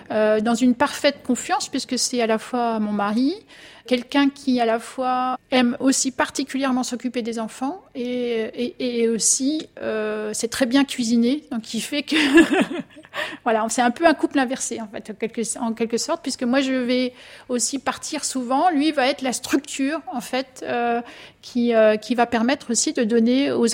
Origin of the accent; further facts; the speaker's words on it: Grand Est, France; Bon, après, je viens aussi de la Marne, donc c'est direct